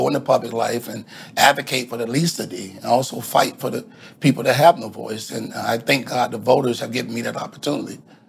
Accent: St. Petersburg, Florida, United States; being born and raised in Midtown South St. Pete, an area that's been impoverished for the last 20 years

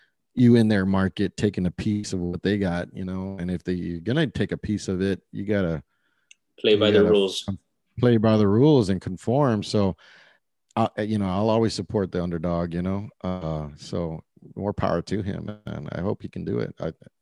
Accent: Donna, Texas, United States; I love the city. I come from Donna.

